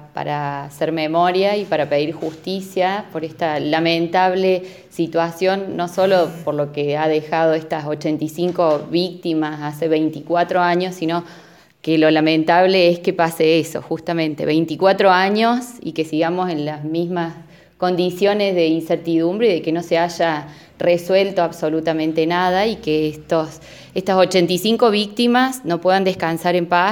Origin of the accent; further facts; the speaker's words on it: Argentina; Nosotros somos argentinos, igual que el resto que profesamos la religión judía, simplemente eso.